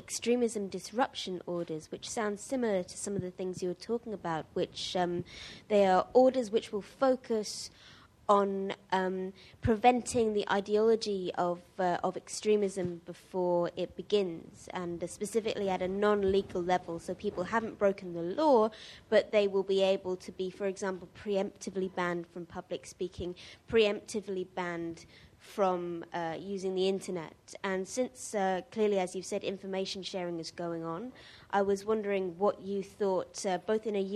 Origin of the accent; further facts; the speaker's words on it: United Kingdom; I'm a Nieman Fellow, and I'm a British journalist.